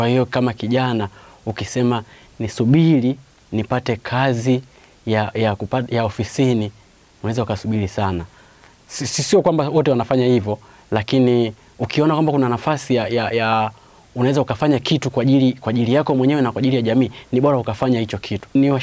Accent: Mbinga, Ruvuma, Tanzania; born there; Nimezaliwa Mbinga, mkoa wa Ruvuma.

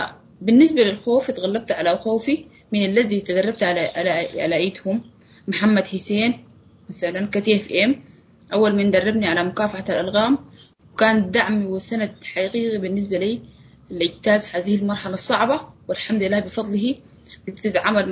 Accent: Dilling, South Kordofan, Sudan; من السودان، ولاية جنوب كردفان، محلية الدلن.

